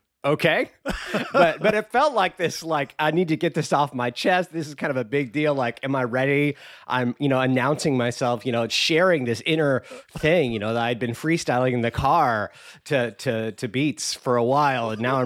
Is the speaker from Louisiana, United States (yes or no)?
no; California, United States; born there; So I was born in Southern California, homeschooled all my life